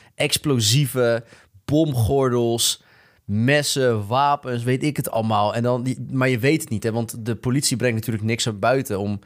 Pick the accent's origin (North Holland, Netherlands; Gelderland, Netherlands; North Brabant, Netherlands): Gelderland, Netherlands; Ede; Ja, kijk, zoals de mensen misschien wel weten, kom ik uit Ede.